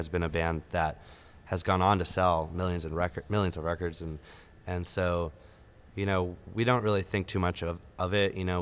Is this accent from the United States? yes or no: yes; Boston, Massachusetts, United States; And I'm from Boston, so for me to come out here and experience these windy roads, yeah, it's not.